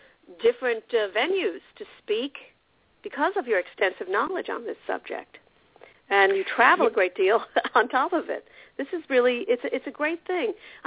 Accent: New York City, New York, United States; Being a New Yorker, you know, we're surrounded by we are the world, basically, in New York City.

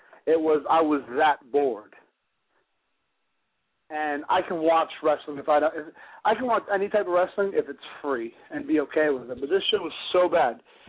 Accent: Allentown, Pennsylvania, United States; All right, so basically where I'm from Allentown. Allentown, Bethlehem, you know, the AB area. It's called Lehigh Valley.

